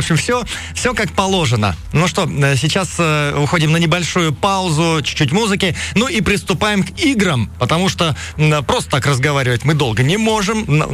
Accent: Tomsk, Tomsk Oblast, Russia; я родился здесь, я родился в Томске, и еще будучи школьником, я уже знал, что такое день радио.

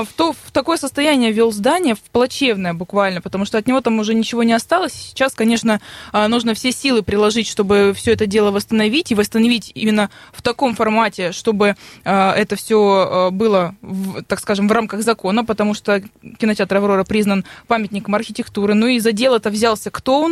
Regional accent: Krasnodar, Krasnodar Krai, Russia; я коренной житель Краснодара, у меня там все детство прошло, подростковая моя жизнь, юность, так сказать.

